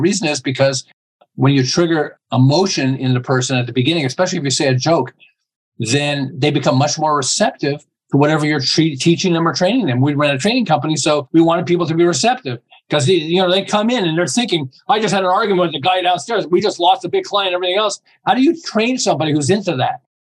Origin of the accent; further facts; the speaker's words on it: Canada; I'm from Canada originally